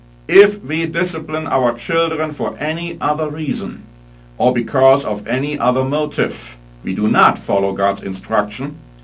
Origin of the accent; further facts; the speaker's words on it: Germany; When I grew up in Germany, Dr. Spock, who was the founder, one of the founder of the anti-authoritarian child-rearing movement, was looked upon as a guru